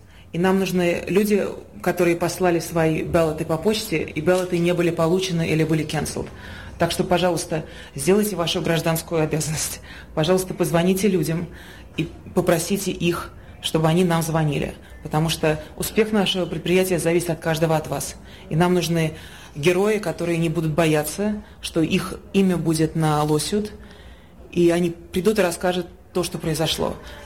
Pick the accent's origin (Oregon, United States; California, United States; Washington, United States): California, United States; я волонтер из Калифорнии, работаю сейчас на команду Трампа в Пенсильвании.